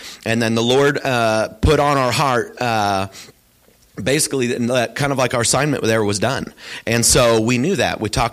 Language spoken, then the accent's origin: English; Oregon, United States; I'm born and raised in Oregon, mind you.